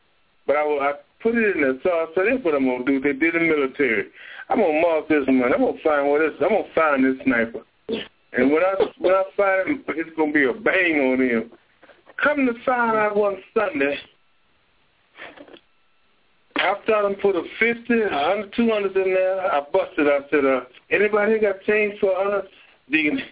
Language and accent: English; Bryan, Texas, United States; I'm about 40 miles from my hometown in Bryan.